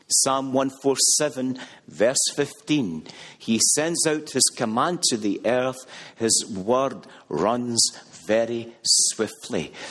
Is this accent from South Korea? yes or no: no; Glasgow, Scotland, United Kingdom; born there; I was born in 1959 in Glasgow, Scotland.